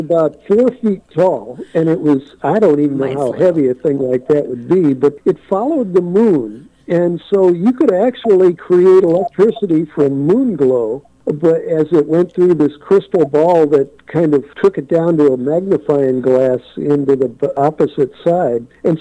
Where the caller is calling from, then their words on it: California, United States; Actually, I'm calling you from California, listening online.